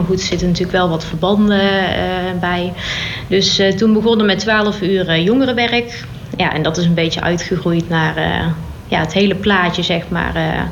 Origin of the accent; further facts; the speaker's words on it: Oss, North Brabant, Netherlands; born there; now in Sprundel, Netherlands; Ik ben geboren in Os. Uiteindelijk naar Etten-Leur gekomen voor de liefde. En ja, in Sprundel terechtgekomen zo'n 16 jaar geleden.